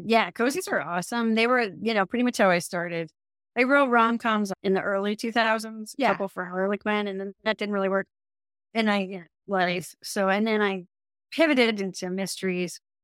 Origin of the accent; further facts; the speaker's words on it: Scottsdale, Arizona, United States; it's set in my hometown in Scottsdale